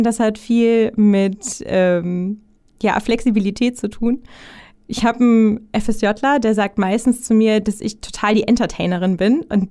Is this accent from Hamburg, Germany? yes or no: yes; Hamburg, Germany; bin 29 Jahre alt, komme hier aus Hamburg, auch gebürtige ja. Poppenbüttlerin